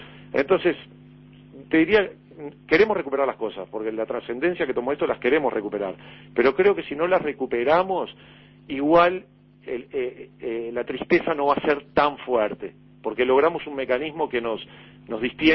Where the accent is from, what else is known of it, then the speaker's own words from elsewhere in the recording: Uruguay; Los culpables somos todos los uruguayos.